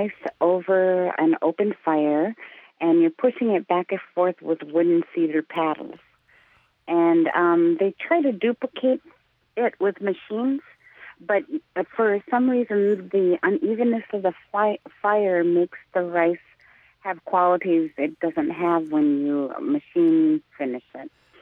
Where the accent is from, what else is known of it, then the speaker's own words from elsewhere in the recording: United States; Yes, I'm Chippewa Indian. I've been harvesting wild rice since I was about 11. I'm in my 50s now.